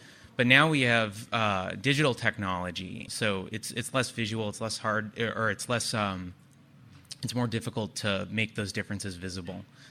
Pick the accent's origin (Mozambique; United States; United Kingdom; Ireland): United States; Omaha, Nebraska; I'm from Omaha, Nebraska.